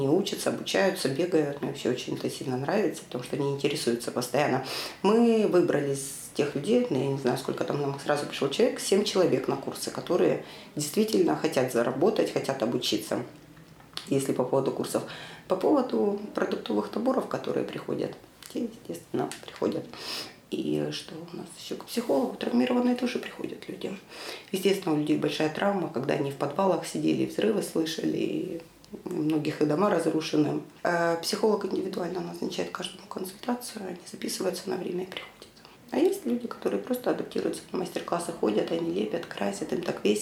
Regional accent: Donetsk, Donetsk Oblast, Ukraine; я как не скажу, кому я из Донецка.

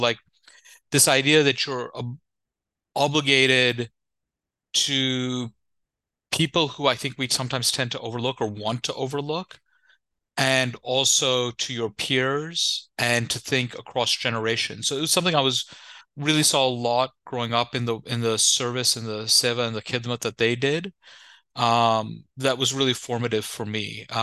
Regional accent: Queens, New York, United States; also born or lived in Long Island; I travel with a little bit of soil of New York with me when I travel, so I can sleep properly. I grew up in Queens and moved to Long Island.

